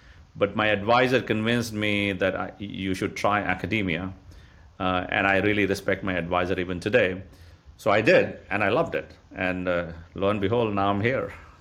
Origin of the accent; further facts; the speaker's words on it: India; I grew up in India, and I went to the typical colleges in India.